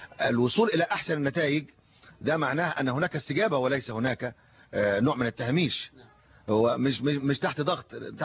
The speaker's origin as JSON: {"language": "Arabic", "country": "Egypt", "said": "احنا كلنا مصريين"}